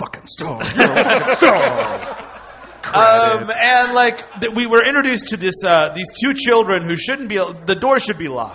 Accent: New York City, New York, United States; I'm from the Bronx.

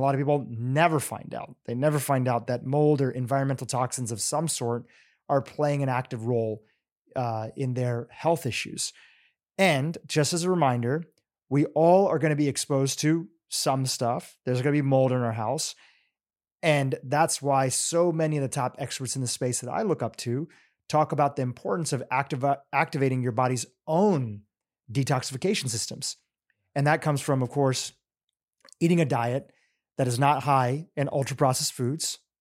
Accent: Kenya; born there; I was born in Kenya, but my family mostly grew up in the States.

